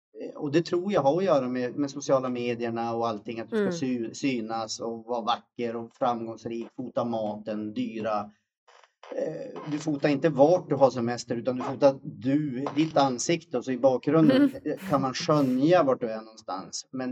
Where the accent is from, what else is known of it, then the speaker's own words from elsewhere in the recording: Umeå, Västerbotten County, Sweden; jag är från Umeå då.